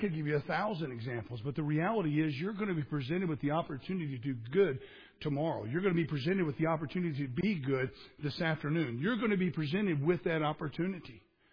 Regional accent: United States; I come from the States.

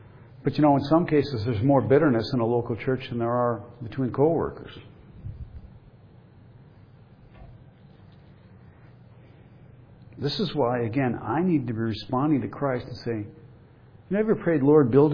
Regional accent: Ireland; But I'm an Irishman and I ain't touching it.

